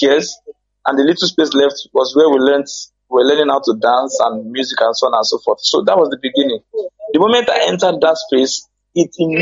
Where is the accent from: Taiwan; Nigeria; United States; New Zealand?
Nigeria; So the traditional one I got from Umuahron, my hometown.